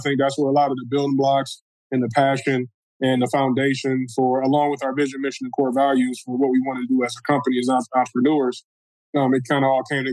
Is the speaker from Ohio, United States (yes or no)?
yes; Cleveland, Ohio, United States; born there; now in Detroit, United States; You know, I was born in Cleveland, and I've been living in Detroit for 12 years. So I got to say, I'm a Midwest, East Coast kind of guy.